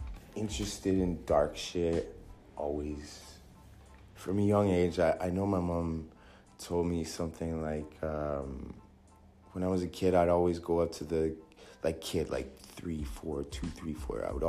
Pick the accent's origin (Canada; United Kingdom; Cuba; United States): Canada; Montreal, Quebec; I was born in Canada. Spent a lot of time there. Montreal. Was born and raised in the suburbs. We moved to the city when I was about 10.